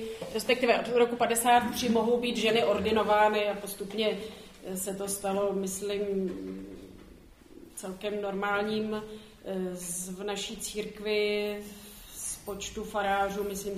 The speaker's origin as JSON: {"language": "Czech", "region": "Prague", "country": "Czechia", "tie": "born or raised there", "said": "Já jsem vyrostla v Praze a po střední škole jsem začala studovat medicínu."}